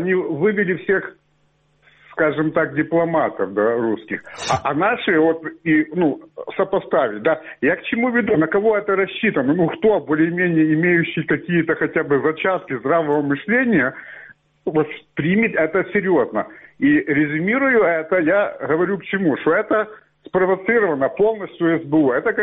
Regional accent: Lviv, Lviv Oblast, Ukraine; Со Львова.

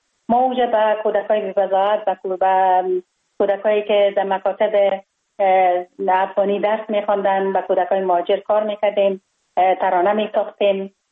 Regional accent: Kabul, Afghanistan; در شهر کابل در محله کوتی سنگی تولد شدم.

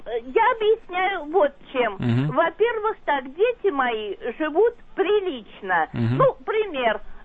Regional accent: Moscow, Russia; мы коренные москвичи.

